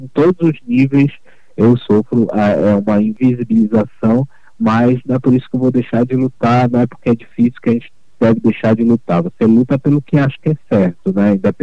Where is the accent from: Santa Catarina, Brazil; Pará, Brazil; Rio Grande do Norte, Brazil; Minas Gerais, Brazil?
Pará, Brazil; E meu trabalho não é bom só porque eu sou paraense, por isso ou por aquilo.